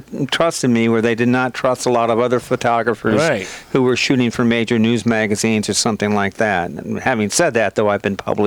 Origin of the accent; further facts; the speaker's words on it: St. Louis, Missouri, United States; I'm originally from St. Louis.